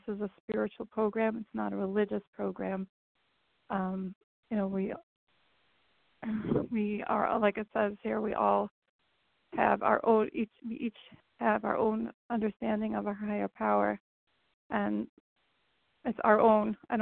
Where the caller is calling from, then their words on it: New Jersey, United States; I'm calling in from New Jersey.